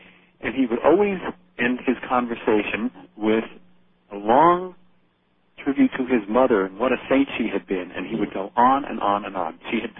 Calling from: Wilkes-Barre, Pennsylvania, United States; from Wilkes-Barre, Pennsylvania.

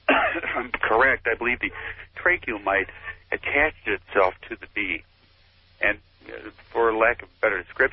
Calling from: Dubuque, Iowa, United States; I'm calling from Dubuque, Iowa.

